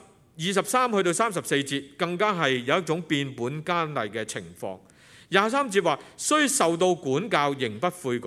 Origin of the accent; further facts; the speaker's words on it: Cha Kwo Ling, Kwun Tong, Hong Kong; 我自己是成长在摩区茶果岭，我不知道有没有人听过